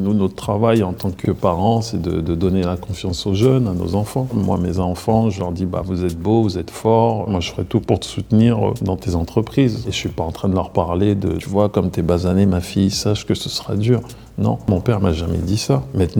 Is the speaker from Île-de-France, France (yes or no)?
yes; Maisons-Alfort, Île-de-France, France; Je viens de Maison Alfort.